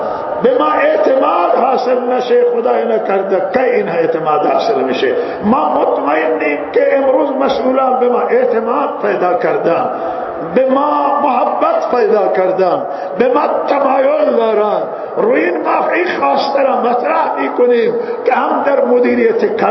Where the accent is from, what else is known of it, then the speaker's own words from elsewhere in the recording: Iran; ما ایرانی هستیم، آبا و اجداد ما برای این وطن کشته دادن